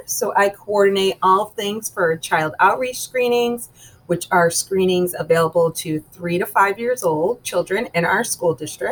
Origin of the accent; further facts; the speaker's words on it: Massachusetts, United States; now in East Greenwich, United States; I grew up in Massachusetts, so I figured Rhode Island was a good in between.